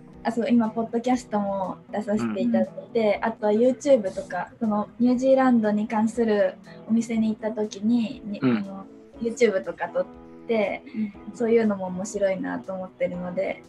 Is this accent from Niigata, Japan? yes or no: no; Yamanashi, Japan; 山梨県出身で、祖父母が神奈川に住んでるので、そこで一緒に住んでいて、去年は全部オンラインだったので山梨でオンライン授業を受けてました。